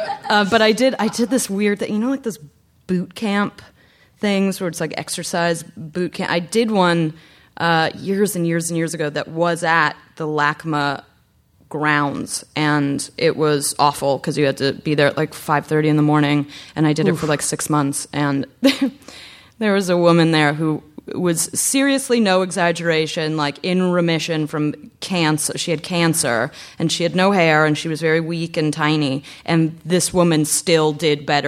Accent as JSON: {"language": "English", "town": "Los Angeles", "region": "California", "country": "United States", "tie": "born or raised there", "said": "my mother was also born and raised in Los Angeles and we're like a very anti-Valley family for some reason"}